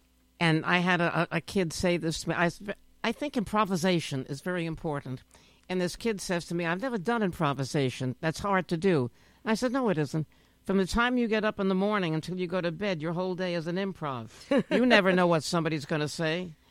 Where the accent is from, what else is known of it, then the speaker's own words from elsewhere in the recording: New York City, New York, United States; I was brought up living in New York City. We played in the gutter.